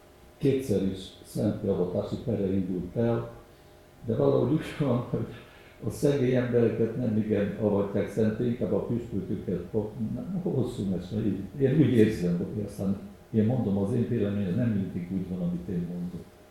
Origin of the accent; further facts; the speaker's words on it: Baciu, Cluj County, Romania; Én eredetileg Bácsba születtem, itt éltem, de mégis csak anyai nagyanyámon vagyok eredeti bácsi. Apám Maros megyei, nagyapám Külkei